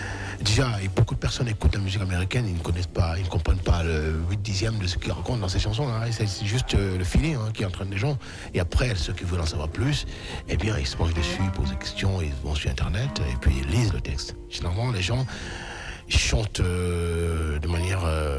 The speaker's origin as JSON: {"language": "French", "region": "West", "country": "Cameroon", "first_language": "Bamileke", "second_language": "French", "said": "des paroles dites en langue bamiléké, qui est ma langue maternelle, tout simplement."}